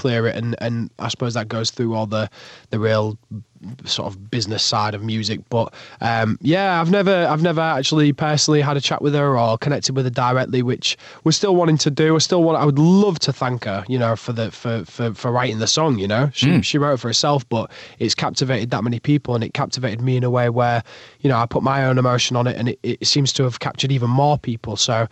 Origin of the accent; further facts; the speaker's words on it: Yorkshire and the Humber, United Kingdom; I'm just a Yorkshire lad.